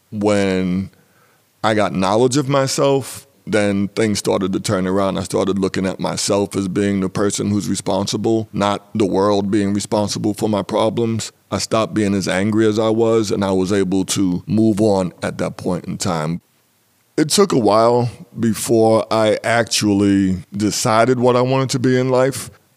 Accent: New York City, New York, United States; born there; I was born in New York City. That was in 1952.

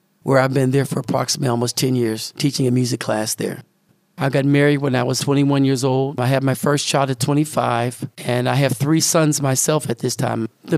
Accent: Homestead, Florida, United States; I was born on January 17th, 1959, at the Homestead Hospital, which was just down the road. I was born and raised here in Homestead.

